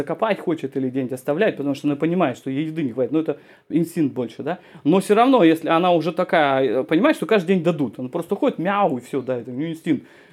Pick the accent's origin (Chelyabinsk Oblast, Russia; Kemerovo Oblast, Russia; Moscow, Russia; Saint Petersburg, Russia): Kemerovo Oblast, Russia; Novokuznetsk; born there; Где он родится, например, я родился на Кузнецке, да, и мне объясняли.